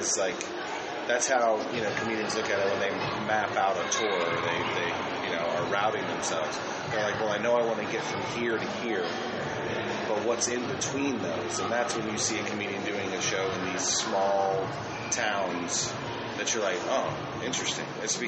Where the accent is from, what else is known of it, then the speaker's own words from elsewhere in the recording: Huntsville, Alabama, United States; I'm from Huntsville, Alabama, and Huntsville is very similar to Memphis in that it's a progressive city.